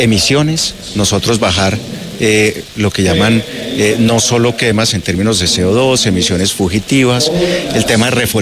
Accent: Colombia; es fundamental que como colombianos hagamos lo que sea oportuno y necesario

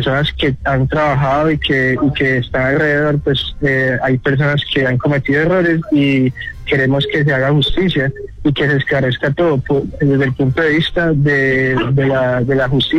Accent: Colombia; como ciudadano colombiano, padre y madre colombiana

